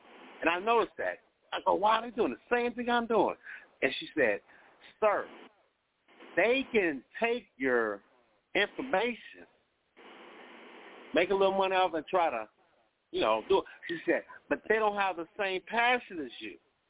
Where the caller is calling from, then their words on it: Chicago, Illinois, United States; From Chicago, Indian country.